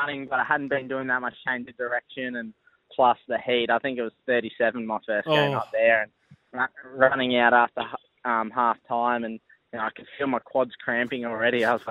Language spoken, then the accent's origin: English; Geelong, Victoria, Australia; growing up in Geelong